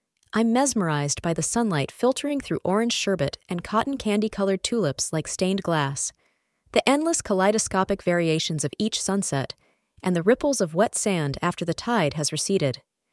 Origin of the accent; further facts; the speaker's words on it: Connecticut, United States; occasionally go crabbing off the causeway near the borough of Fenwick, an elite partition of my hometown, where Katharine Hepburn lived in her imposing and isolated house on the Long Island Sound.